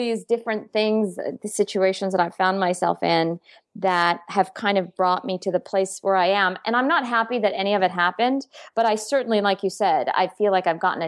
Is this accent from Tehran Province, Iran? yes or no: yes; Tehran, Tehran Province, Iran; I was born in Iran. I was born in Tehran. I'm actually a Tehran girl.